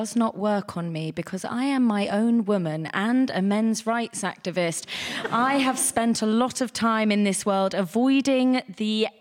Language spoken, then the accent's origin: English; Woking, South East England, United Kingdom; I grew up in Woking.